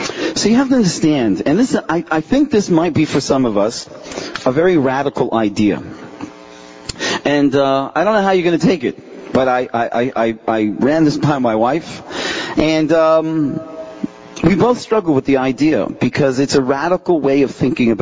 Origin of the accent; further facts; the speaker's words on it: Toronto, Ontario, Canada; I'm from Ontario, Toronto, but North Ontario?